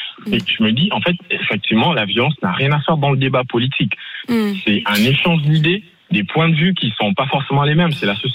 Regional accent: Gabon; born there; Je suis né au Gabon.

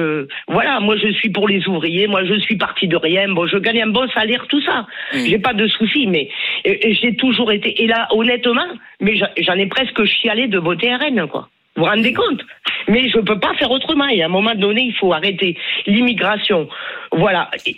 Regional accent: Perpignan, Occitanie, France; now in Lille, France; moi, ça fait 8 ans que j'habite à Lille, je suis originaire de Perpignan.

